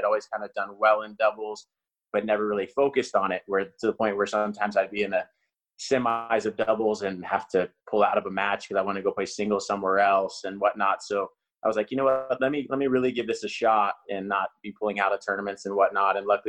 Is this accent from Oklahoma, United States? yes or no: yes; Oklahoma, United States; Like, I grew up in Oklahoma, so we drive from Oklahoma to Miami for a tournament, or Oklahoma to LA, or Oklahoma to New York.